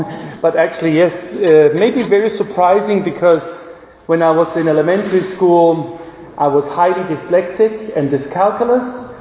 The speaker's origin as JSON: {"language": "English", "country": "United States", "also_born_or_lived": "Germany / Italy / France / Congo", "second_language": "English", "said": "As you can hear from my English, even though I am American, my dad was a military officer. My family background is actually from northern Spain, Basque Country. My mom is German. I lived in Germany. I finished my high school on the German college"}